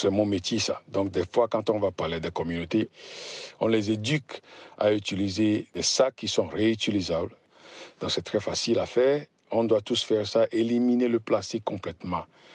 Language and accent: French; Lomé, Maritime, Togo; quand j'étais petit à Lomé, ma maman me donnait un sac.